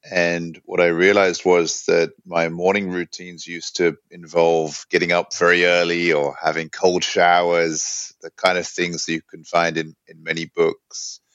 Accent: London, United Kingdom; also born or lived in New York; now in Sweden; I grew up in London. I've been living in Sweden now for over 10 years, and I came here from New York

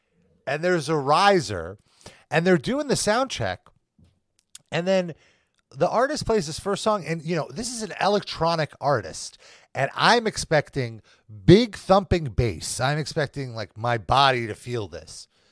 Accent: Chicago, Illinois, United States; Yeah, you know, I'm from Chicago, but.

